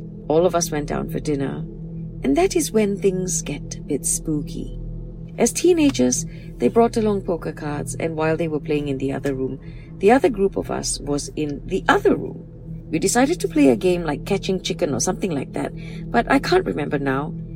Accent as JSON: {"language": "English", "region": "Terengganu", "country": "Malaysia", "tie": "born or raised there", "said": "I'm a Malaysian, raised in Terengganu. And after my SPM, I moved to Kampar, Perak, to continue my studies in hospitality and tourism in TARC, now known as UTRA."}